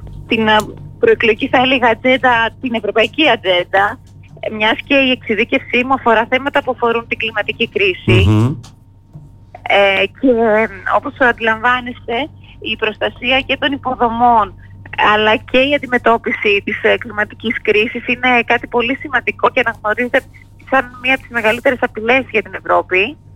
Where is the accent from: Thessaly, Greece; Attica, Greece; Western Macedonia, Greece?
Western Macedonia, Greece; Kozani; όλα τα παιδικά, τα καλοκαίρια μου είναι η Κρήτη. Στη συνέχεια μεγάλωσα στην Βόρεια Ελλάδα, στην Κοζάνη.